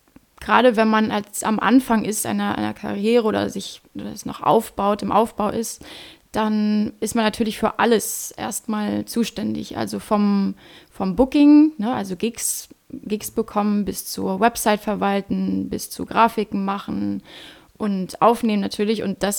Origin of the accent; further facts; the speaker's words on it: Schwerin, Mecklenburg-Vorpommern, Germany; Genau, ich komme aus Schwerin.